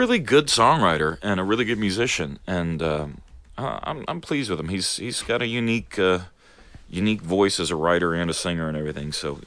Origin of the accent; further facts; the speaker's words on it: Texas, United States; The streets of Tarrant County, Texas. Down by the 7-Eleven and strip malls.